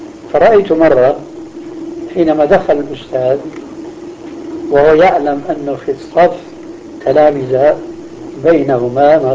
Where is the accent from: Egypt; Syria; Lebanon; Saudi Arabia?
Syria; Damascus, Damascus Governorate; أنا دراستي النظامية لا تتعدى الدراسة الابتدائية، وكانت دراسة يومئذ عندنا في دمشق 5 سنوات